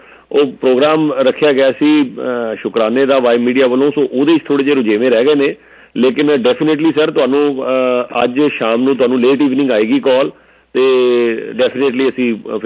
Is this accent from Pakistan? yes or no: yes; Pakistan; ਅੰਮ੍ਰਿਤਸਰ ਬੈਠੇ ਹਾਂ ਅਸੀਂ ਪਾਕਿਸਤਾਨ ਤੋਂ ਆਏ ਹਾਂ